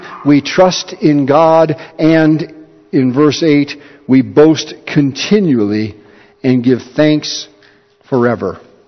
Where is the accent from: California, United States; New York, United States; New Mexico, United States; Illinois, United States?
Illinois, United States; Chicago; I grew up in the Chicago area, and State Street in Chicago was home to a number of magnificent department stores